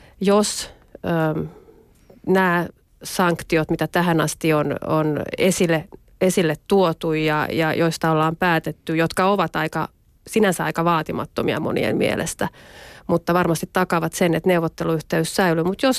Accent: Eastern Finland, Finland; mä tietysti olen itse Itä-Suomesta ja tiedän, miten paljon meillä on yritystoimintaa, matkailua, investointia rakennettu Venäjän kaupan

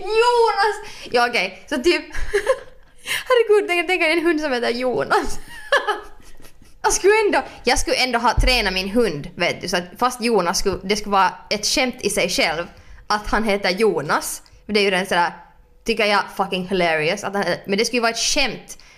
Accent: Finland; jag är ju sen finlandssvensk.

